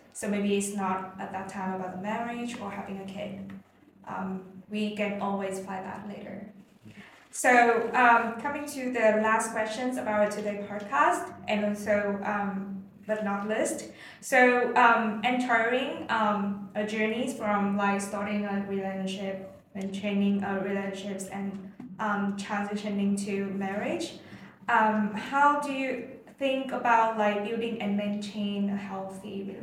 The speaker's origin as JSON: {"language": "English", "country": "Vietnam", "said": "So I'm from Vietnam, I'm 31 actually."}